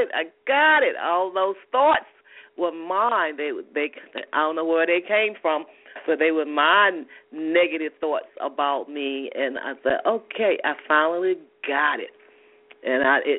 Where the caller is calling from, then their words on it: Atlanta, Georgia, United States; I'm calling from Atlanta.